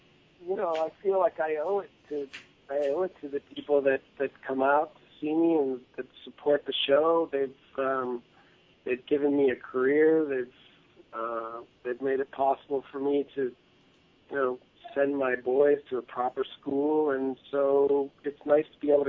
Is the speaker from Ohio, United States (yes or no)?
yes; Ohio, United States; I grew up in Ohio.